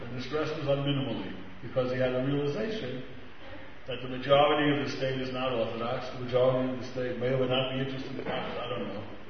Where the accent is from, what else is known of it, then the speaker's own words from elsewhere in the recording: New York City, New York, United States; when I grew up in Washington Heights.